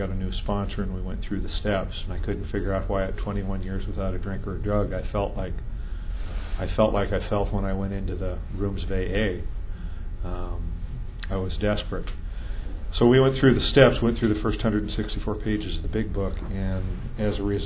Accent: Vermont, United States; I'm a sexaholic from Vermont.

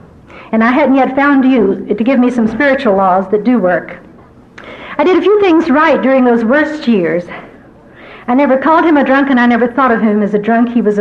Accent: the South, United States; Growing up in the Deep South, at least in my generation, we got a very specific kind of upbringing.

